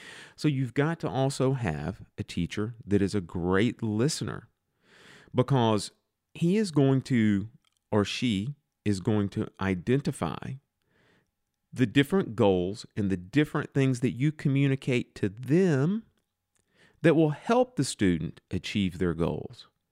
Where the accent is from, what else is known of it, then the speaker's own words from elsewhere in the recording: the South, United States; I'm from the South, so I'm going to say that this has gotten stuck in my craw for years